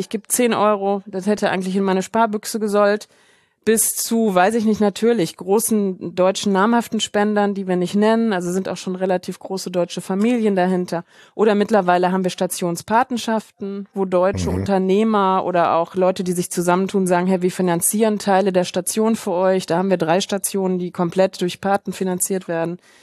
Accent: Germany; Wir sind halt Deutsche schon aus Deutschland

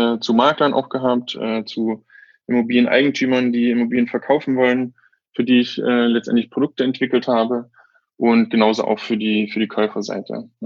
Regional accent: Saxony, Germany; now in Berlin, Germany; Ich bin jetzt 30 Jahre, lebe in Berlin. Ursprünglich komme ich aus Sachsen

